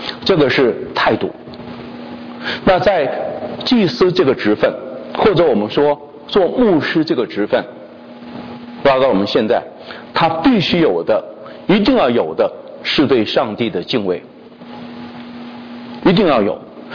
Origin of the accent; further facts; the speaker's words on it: China; 不像我们中国人过去讲的很可怕的这个奴隶主残害奴隶啊